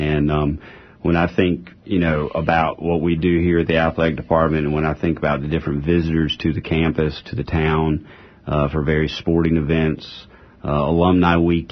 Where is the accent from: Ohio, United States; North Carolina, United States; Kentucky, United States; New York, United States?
North Carolina, United States; Chapel Hill; growing up in Chapel Hill and taking an interest in golf and just being able to spend some time at UNC Findlay as a kid and growing up there